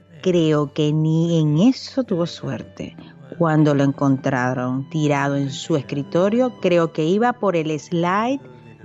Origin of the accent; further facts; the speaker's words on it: Venezuela; moved away as an adult; now in Spain; Yo soy de Venezuela y en esa fecha yo estaba, porque bueno, me iba a mudar a España.